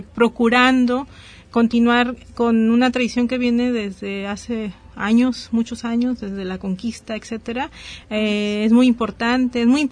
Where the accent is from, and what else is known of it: Mexico